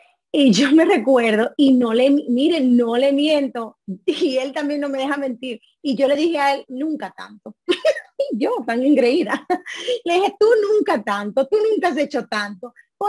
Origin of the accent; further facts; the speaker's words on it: New York, United States; born there; Yo no soy dominicana, por si no lo sabían. Yo soy de madre guatemalteca y padre hondureño, y yo nací en Nueva York, en el Bronx. Pero me he juntado tanto con los dominicanos que ya me han adoptado.